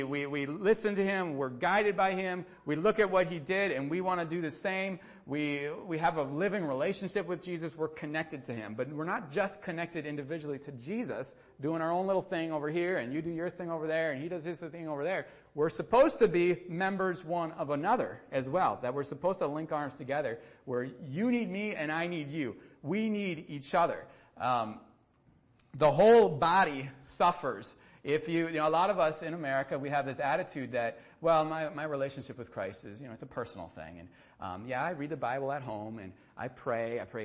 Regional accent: United States; Being an American, I butcher languages.

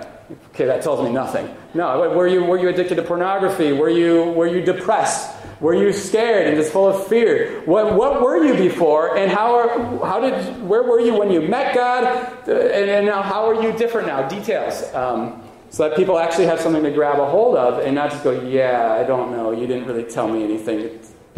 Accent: United States; It didn't matter that we grew up in America

